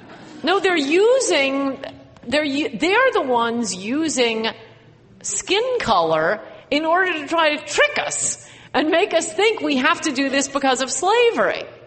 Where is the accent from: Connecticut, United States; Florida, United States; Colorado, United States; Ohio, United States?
Connecticut, United States; New Canaan; In my hometown, a very WASPy, wealthy town, New Canaan, one I grew up